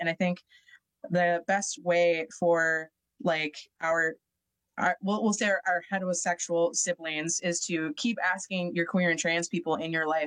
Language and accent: English; Madison, Wisconsin, United States; I mean, just the representation of, like, we're from Madison, and reminding people that there is a very lively, bustling music scene here.